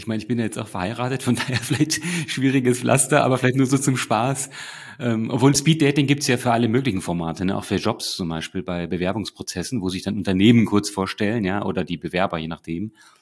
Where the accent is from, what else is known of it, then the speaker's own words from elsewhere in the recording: Northern Germany, Germany; Das sind so die Lernkurven als Norddeutscher.